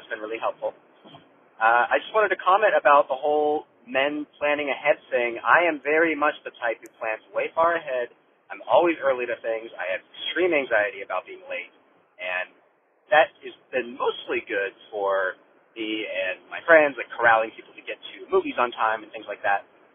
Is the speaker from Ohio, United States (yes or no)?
yes; Columbus, Ohio, United States; I'm from Columbus, Ohio.